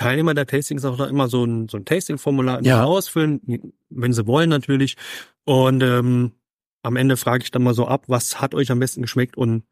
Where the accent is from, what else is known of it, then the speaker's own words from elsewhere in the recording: Merzig, Saarland, Germany; born there; now in Nonnweiler, Germany; ich bin 40 plus, bin gebürtig aus Merzig und lebe aber seit knapp 10 Jahren im Norden des Saarlandes in Nonnweiler.